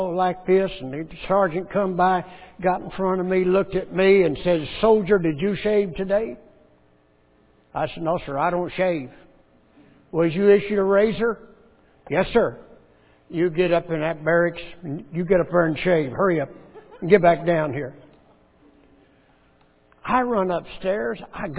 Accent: United States; born there

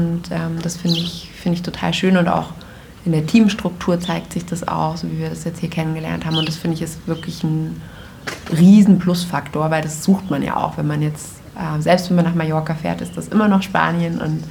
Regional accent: Germany; Wir sind selber Deutsche

